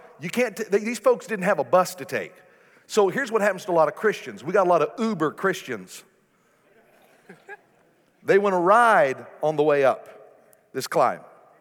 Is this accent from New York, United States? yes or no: no; Garden City, Kansas, United States; I was raised in Garden City, Kansas. I love Garden City, Kansas.